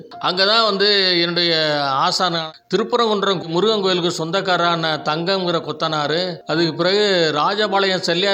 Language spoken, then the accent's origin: Tamil; Sembattur, Tamil Nadu, India; இந்த ஊர் வந்து புதுக்கோட்டைக்கு வடக்கால 8வது மைல் இருக்கிற செம்பாட்டூருங்கிற கிராமத்தில் தான் நான் பிறந்தேன்.